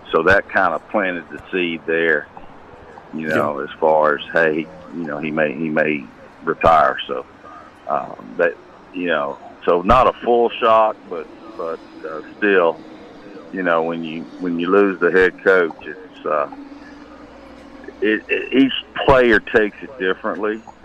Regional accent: Hattiesburg, Mississippi, United States; Being able to stay in Hattiesburg, my hometown, keep up with Southern Miss, and it's just been a great 44 years.

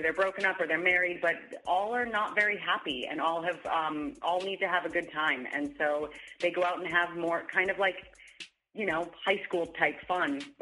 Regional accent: New Hampshire, United States; he was the first person I saw when I was growing up in New Hampshire

